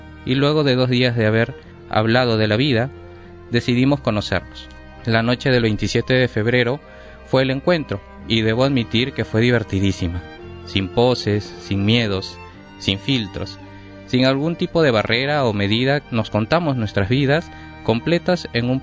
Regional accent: Peru; soy peruano y soy gay

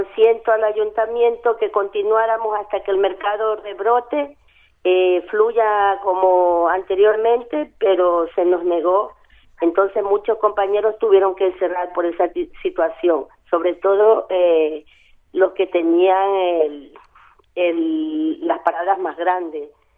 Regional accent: Ecuador; yo de mi gente ecuatoriana, soy ecuatoriana

